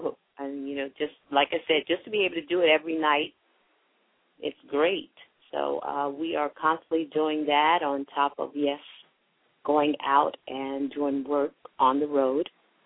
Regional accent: Queens, New York, United States; Well, no, I'm from Queens.

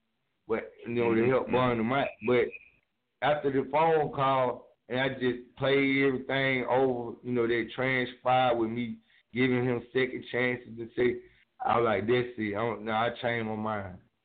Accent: Bankhead, Georgia, United States; You know, I'm from Bankhead on Mango Circle.

